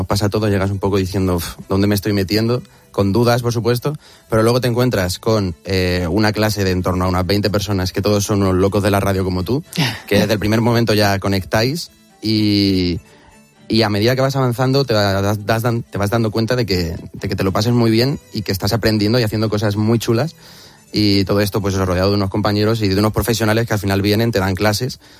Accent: Albacete, Castilla-La Mancha, Spain; Sí, soy de Albacete.

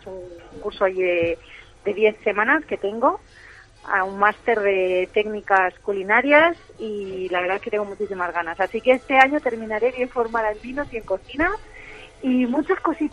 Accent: Castilla-La Mancha, Spain; creo que soy manchega y hay muy poca gente que sepa cocina

